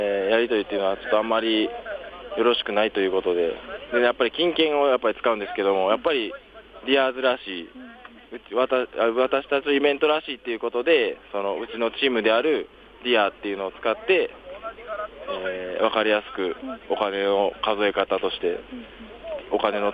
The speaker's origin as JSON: {"language": "Japanese", "region": "Hyogo", "country": "Japan", "said": "私はあの兵庫県にありますあの淡路島とその本州をつないでいる明石海峡橋っていうのがあるんですけども、私はその近くの出身です"}